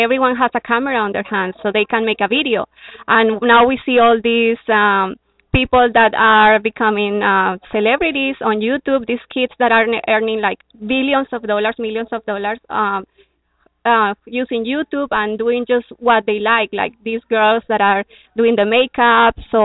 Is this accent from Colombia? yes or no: yes; Colombia; English is a second language; moved away as an adult; now in Canada; I'm from Colombia. And all this idea of following my passion, my profession, like everything I used to like when I came to Canada, I have to start learning English.